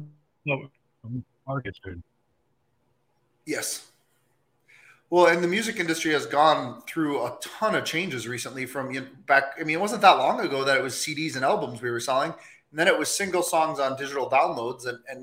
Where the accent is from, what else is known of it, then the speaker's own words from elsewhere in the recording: Minnesota, United States; I'm from Minnesota, man. I know who I'm from Minnesota. I know who